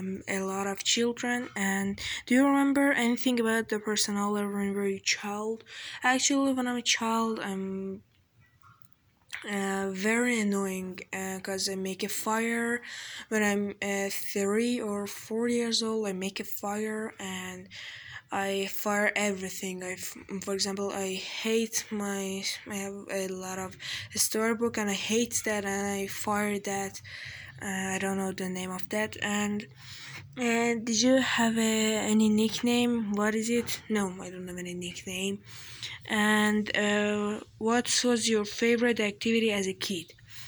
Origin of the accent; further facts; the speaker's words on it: Tehran, Tehran Province, Iran; born there; English is a second language; Yeah, I was born in Tehran and I like it.